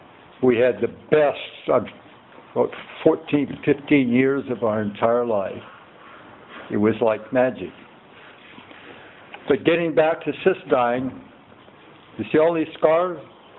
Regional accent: Sacramento, California, United States; also born or lived in Nevada City, United States; I was born in Nevada City, California, January 8th, 1932. I grew up in Skid Row, Sacramento.

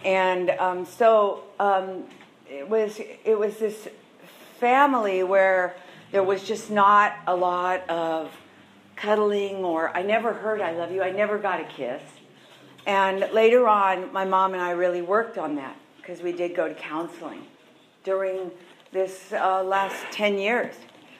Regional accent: Santa Barbara, California, United States; from Santa Barbara.

